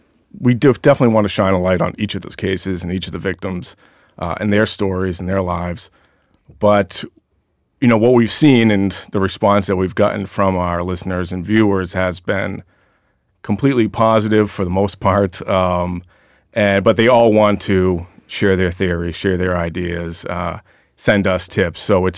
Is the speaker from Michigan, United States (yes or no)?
no; Worcester, Massachusetts, United States; Well, I'm from Worcester.